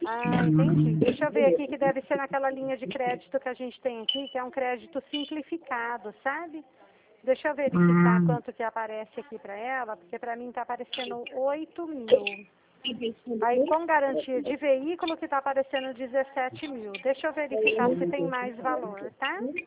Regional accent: Dracena, São Paulo, Brazil; Eu sou do estado de São Paulo. Eu sou da cidade de Dracena.

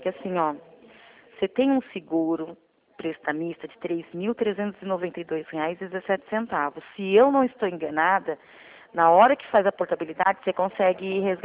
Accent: Capivari, São Paulo, Brazil; Na verdade, eu sou de Capivari

